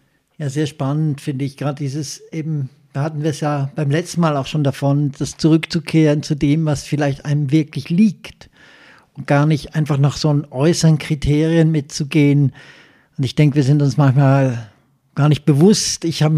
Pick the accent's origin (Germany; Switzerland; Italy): Switzerland; born there; Ich bin jetzt in der Schweiz geboren, das ist irgendwie ein Geburtssechser im Lotto.